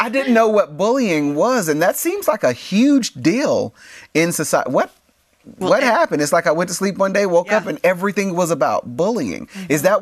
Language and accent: English; United States; So I'm an American, but if I go to Canada, I have to obey Canadian law.